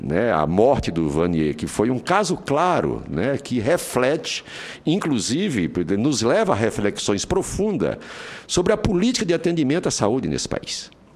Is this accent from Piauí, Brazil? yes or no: yes; Piauí, Brazil; meus filhos moram no Piauí, eu sou do Piauí